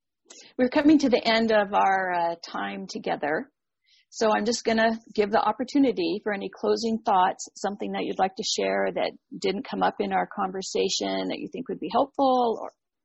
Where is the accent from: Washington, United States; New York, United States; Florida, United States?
Washington, United States; Seattle; I'm from the Seattle area, so for me, it's just part of what we are out here.